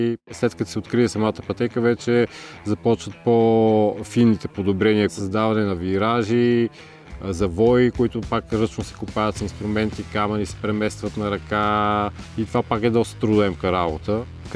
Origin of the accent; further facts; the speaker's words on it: Vratsa, Vratsa Province, Bulgaria; управител съм на магазин за велосипеди. Аз съм от Враца, израснал съм тук. След това започнах да уча туризъм в Великотърновския университет.